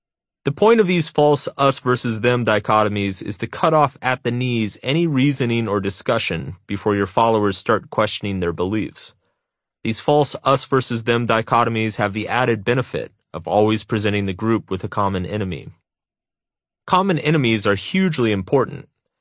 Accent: Texas, United States; Growing up in Texas, Jesus and football were the only gods that mattered.

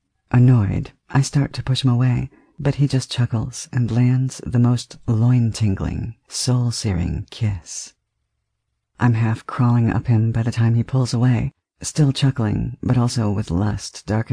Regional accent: New York, United States; I grew up in New York, where takeout was a major food group.

